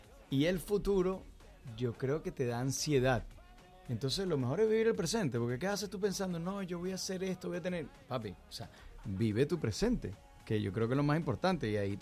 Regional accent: Venezuela; Mira que yo vengo de Venezuela, que es un país

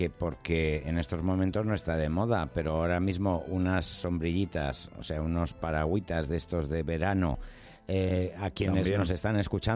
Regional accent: Madrid, Community of Madrid, Spain; Vicálvaro, somos de Madrid, aunque en su momento fuimos municipio independiente.

